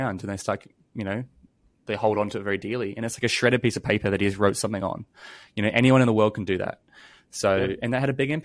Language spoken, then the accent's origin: English; New Zealand; I grew up in New Zealand and, you know, I'm part Maori.